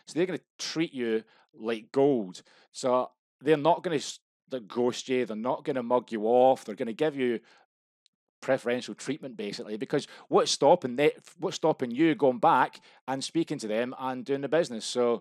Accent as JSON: {"language": "English", "region": "Scotland", "country": "United Kingdom", "said": "I do apologise. I'm Scottish."}